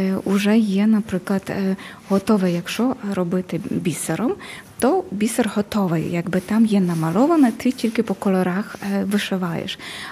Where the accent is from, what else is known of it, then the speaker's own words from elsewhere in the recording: Western Ukraine, Ukraine; born there; Я народилась в Україні, в Західній Україні